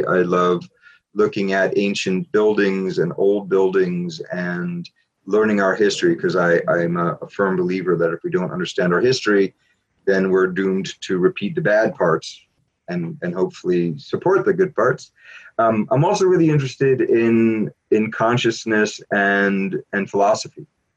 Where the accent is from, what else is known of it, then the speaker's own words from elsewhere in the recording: New York City, New York, United States; growing up in New York City as I did, learning Dutch and spending time in the Netherlands completely changed my understanding of this city I grew up